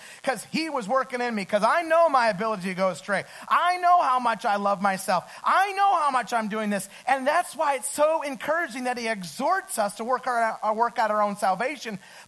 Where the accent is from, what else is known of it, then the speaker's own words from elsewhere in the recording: Idaho, United States; And I grew up in Idaho.